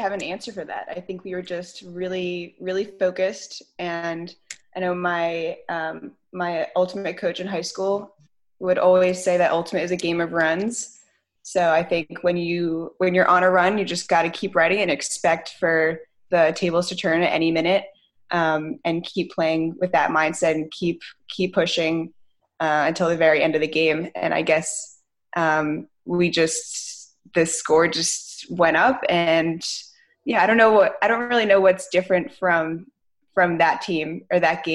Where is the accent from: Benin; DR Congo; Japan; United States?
United States; Philadelphia, Pennsylvania; Yeah, so I'm from Philly, so when I was in college, I was generally home in Philly for some portion of the summer